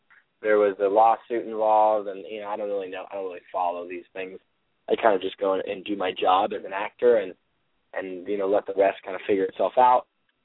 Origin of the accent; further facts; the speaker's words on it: Hawaii, United States; also born or lived in Carmel, California; Tough life growing up in Hawaii and in Carmel, California.